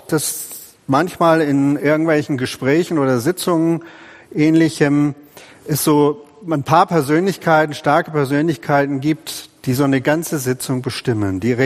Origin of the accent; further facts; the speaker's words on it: Northern Germany, Germany; moved away; Ich komme ja aus dem Norden, lang ist's her, fast 40 Jahre, und wir sind damals hier in Schwabenland gekommen.